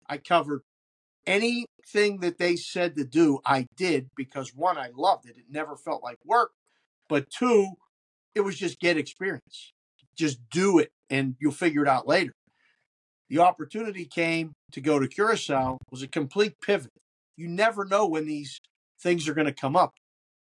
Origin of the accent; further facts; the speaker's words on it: Pittsburgh, Pennsylvania, United States; a kid growing up in Pittsburgh around sports. Jack Ham was my next door neighbor.